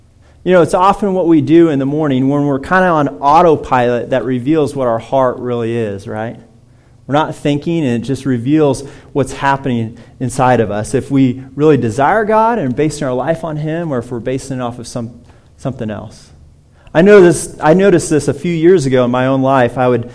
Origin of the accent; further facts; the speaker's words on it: California, United States; I grew up in California, so I've been to a few.